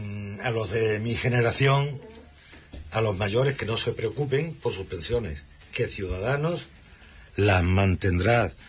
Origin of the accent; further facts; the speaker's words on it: Andalusia, Spain; nos vamos a olvidar de nuestro origen, que somos de Huelva.